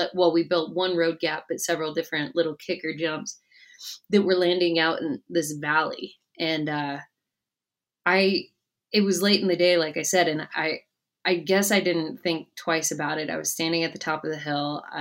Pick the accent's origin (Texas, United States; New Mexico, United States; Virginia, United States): New Mexico, United States; So I'm from Northern New Mexico